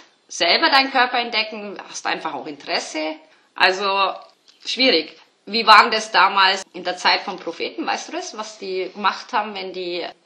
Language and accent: German; Bavaria, Germany; ich bin ja aus Bayern